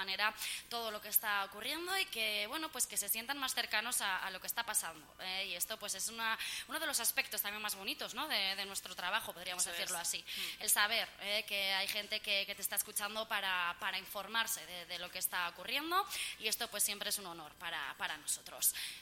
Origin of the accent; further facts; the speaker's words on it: Falces, Navarre, Spain; Ya saben que soy falcesina de pro, que soy muy, muy, muy de mi pueblo